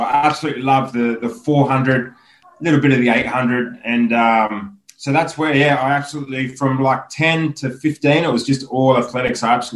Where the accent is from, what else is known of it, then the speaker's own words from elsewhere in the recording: Penrith, New South Wales, Australia; moved away; also born or lived in Springwood; I was born in Nepean Hospital. Yeah